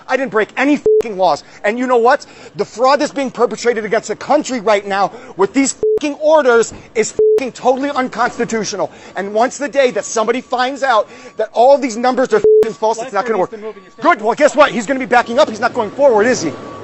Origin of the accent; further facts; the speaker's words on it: United States; I have no history. I stand for truth. I'm an American.